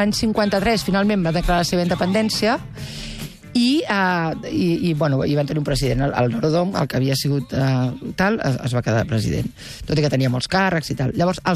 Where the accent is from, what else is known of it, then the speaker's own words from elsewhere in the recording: Mexico; Jo sóc antiimperialista, com us podeu imaginar, com a bona mexicana